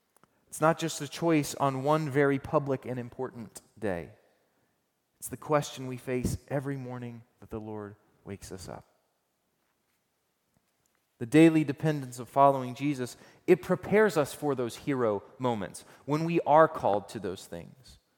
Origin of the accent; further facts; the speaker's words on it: Georgia, United States; You know that many of you know that I'm from Georgia and my parents still live there.